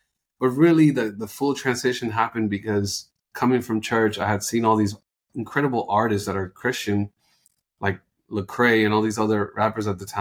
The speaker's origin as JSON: {"language": "English", "country": "Colombia", "said": "And I feel like that now about being Colombian. Like, my accent depends who I'm hanging out with."}